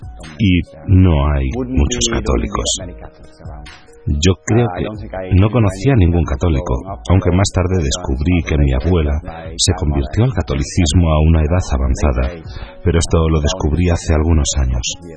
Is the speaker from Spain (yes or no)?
no; the north, Netherlands; Nací y crecí en los Países Bajos. Mi familia la constituíamos mis padres, mi hermano, mi hermana y yo. Vivíamos en el norte del país.